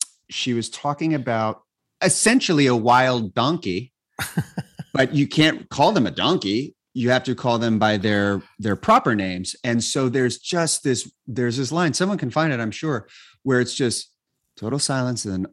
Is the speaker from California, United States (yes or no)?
yes; Sacramento, California, United States; growing up in Sacramento, you know, you knew that Tower was from there, that it was originally based there.